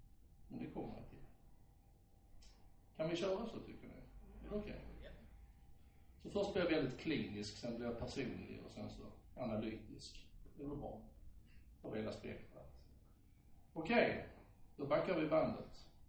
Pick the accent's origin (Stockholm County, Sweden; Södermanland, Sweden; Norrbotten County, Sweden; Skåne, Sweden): Skåne, Sweden; jag brukar alltid börja med att jag är skåning.